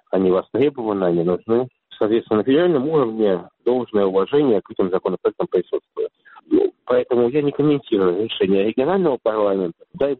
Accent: Saint Petersburg, Russia; Лично я, как петербуржец, рожденный в Петербурге, продолжаю быть не согласен

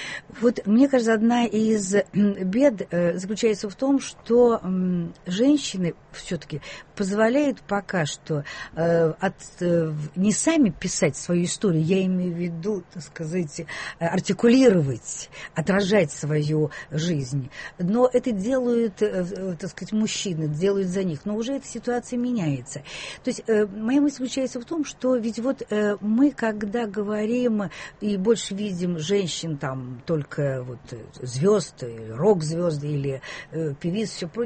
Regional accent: Perm, Perm Krai, Russia; даже в собственном, в родном городе, речь идет о Перми

